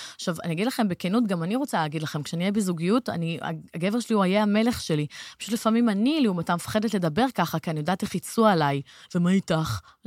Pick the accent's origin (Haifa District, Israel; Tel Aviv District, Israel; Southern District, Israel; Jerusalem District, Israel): Tel Aviv District, Israel; Herzliya; בת 33, מהרצליה. גדלתי תמיד בהרצליה.